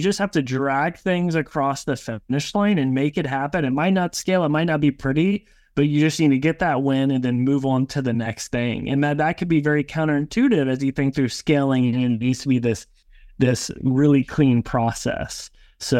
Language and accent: English; Oklahoma, United States; This is a horrible quote that I hear because I'm from Oklahoma